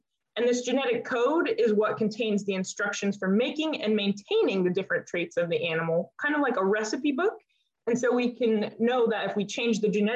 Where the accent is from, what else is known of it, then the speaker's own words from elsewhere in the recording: Nebraska, United States; now in Davis, United States; I'm originally from Nebraska, which is part of the Great Plains in the center of the United States. And here I grew up helping my family build and grow our first generation Angus cattle ranch.